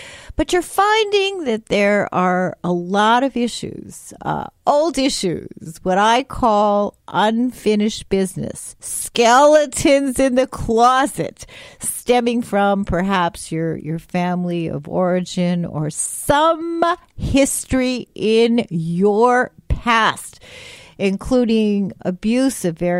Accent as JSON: {"language": "English", "country": "Canada", "also_born_or_lived": "Providence, United States", "said": "all of you know that I am Canadian and I did my graduate and postgraduate work at McGill. But I lived in Providence, Rhode Island for 15 years."}